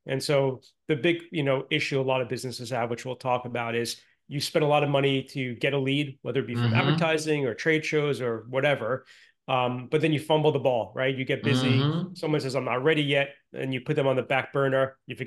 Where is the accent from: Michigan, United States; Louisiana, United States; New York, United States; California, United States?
New York, United States; So, I'm from New York. I live in New York, although I did a short stint in New Jersey.